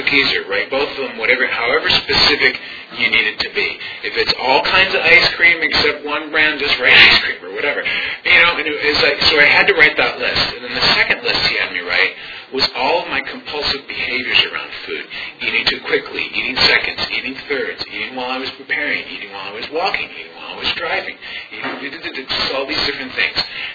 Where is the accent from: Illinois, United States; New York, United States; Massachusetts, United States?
New York, United States; Rochester; now in Philadelphia, United States; And about 6 months later, I decided to move to Philadelphia. I grew up in Rochester, New York, and I realized I can't take the oak tree with me.